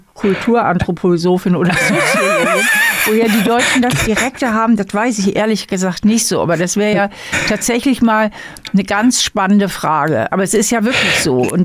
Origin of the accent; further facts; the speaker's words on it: Germany; now in Switzerland; Also als Deutsche würde ich sagen, jemand legt mir einen Text vor und dann würde ich vielleicht sagen, nee, tut mir leid, das können wir so nicht machen. Na, da bräuchte ich in der Schweiz nochmal 5 Vorsätze davor